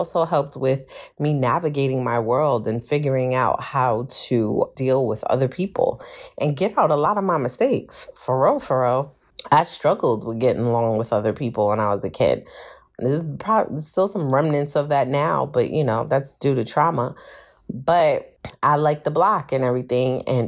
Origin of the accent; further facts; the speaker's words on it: Brooklyn, New York, United States; it was the first house that I saw that reminded me of where I grew up in Brooklyn.